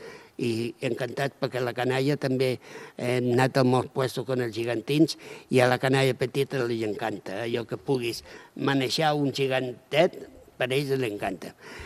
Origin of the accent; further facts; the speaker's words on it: Moja, Catalonia, Spain; som de Moja